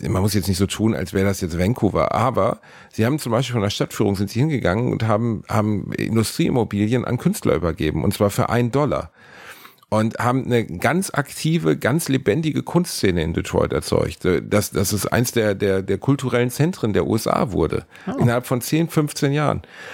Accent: North Rhine-Westphalia, Germany; meine Heimatstadt

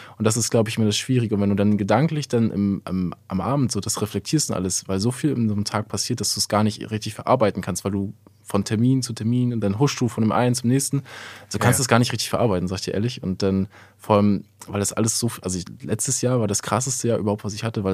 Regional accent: Rostock, Mecklenburg-Vorpommern, Germany; born or raised there

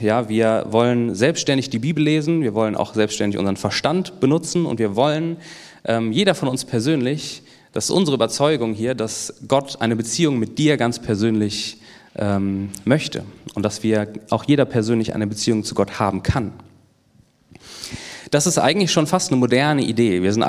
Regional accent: North Rhine-Westphalia, Germany; Ich komme ja aus NRW

